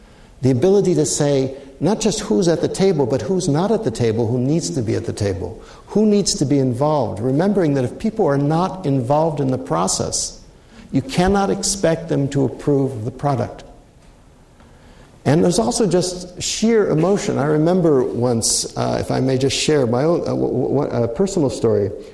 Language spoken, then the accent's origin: English; Switzerland; I grew up in Switzerland, spent many years growing up in Switzerland